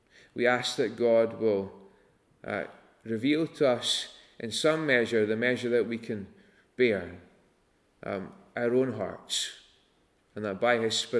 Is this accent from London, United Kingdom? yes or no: no; Stornoway, Scotland, United Kingdom; I am from Lewis. I was born in Stornoway.